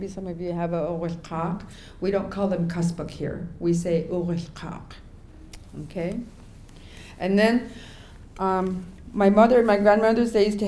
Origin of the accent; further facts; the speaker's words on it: Alaska, United States; I grew up in the King Island community